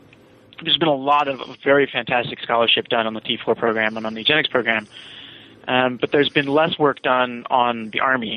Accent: Virginia, United States; Sure. I'm from Virginia.

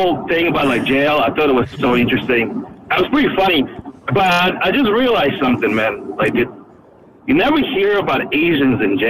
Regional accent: California, United States; I'm from California.

